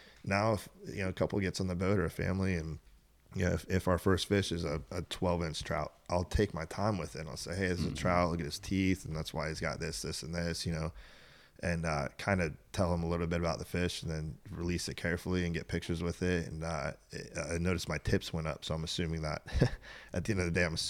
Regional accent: Tierra Verde, Florida, United States; You know, I was born and raised on Tierra Verde.

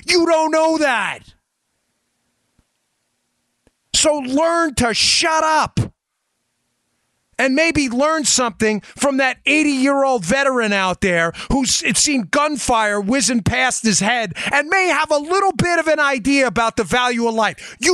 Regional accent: New York, United States; I grew up in New York but the streets weren't exactly the coziest.

